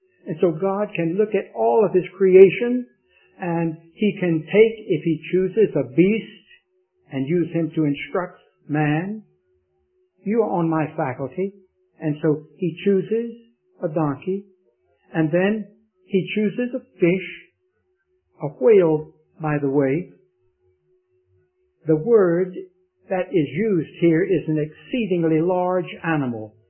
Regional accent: Raleigh, North Carolina, United States; I was born and brought up in Raleigh, North Carolina, and there were two junkyards

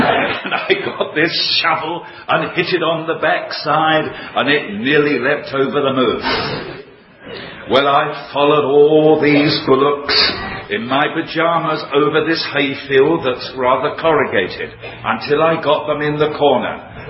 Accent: London, United Kingdom; accent: Cockney; Now, being a Cockney, and I was born in the East End of London, I didn't know very much about animals.

